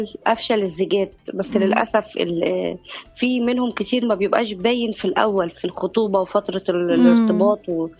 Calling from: Ismailia, Ismailia Governorate, Egypt; من الاسماعيليه.

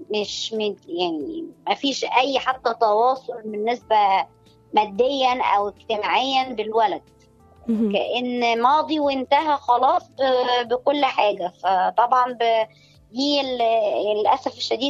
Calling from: Cairo, Cairo Governorate, Egypt; من القاهرة

